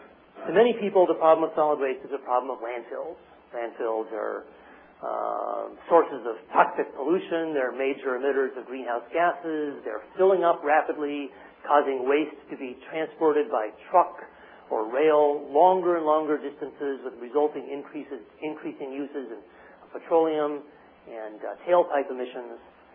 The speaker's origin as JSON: {"language": "English", "region": "Oregon", "country": "United States", "tie": "born or raised there", "said": "But that was the era that I grew up in here in Oregon."}